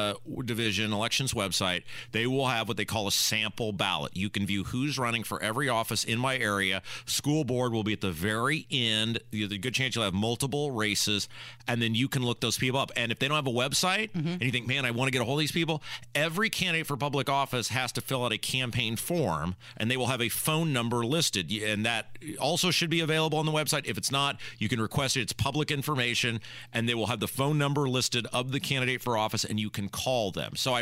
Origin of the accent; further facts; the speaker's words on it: United States; we are doing our part as we always do because we are American patriots